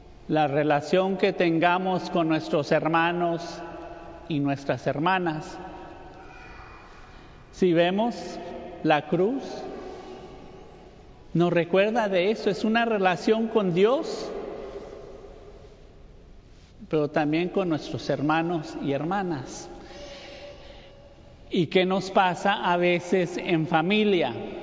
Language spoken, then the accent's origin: Spanish; Falfurrias, Texas, United States; yo crecí en Falfurrias, es un pueblo pequeño. Está por el 281.